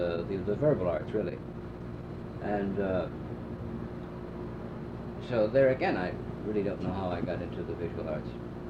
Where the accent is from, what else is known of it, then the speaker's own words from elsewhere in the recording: New Britain, Connecticut, United States; I was born in New Britain, Connecticut, and I went to school there. I went to a parochial primary school